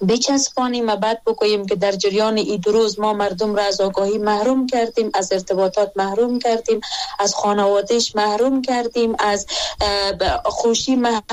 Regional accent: Afghanistan; born or raised there

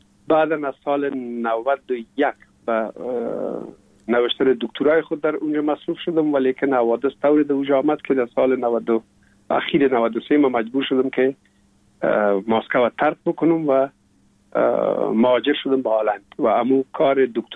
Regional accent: Kabul, Afghanistan; also born or lived in Pul-e Khumri; ما هم امرای مادرم با بابیم یا پدرم آمدیم به کابل و دیگه باز این کابل تقریبا دائمی همیشه باشنده شدیم

